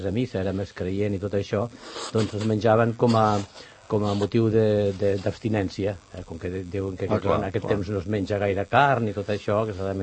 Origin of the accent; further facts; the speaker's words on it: Pons, Catalonia, Spain; el meu poble, a Pons, a Lleida, fan una cosa que és molt bona